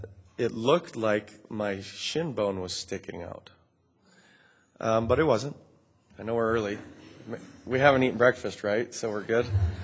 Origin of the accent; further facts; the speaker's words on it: East Coast, Canada; I am from Canada, back on the East Coast, and back there, anyway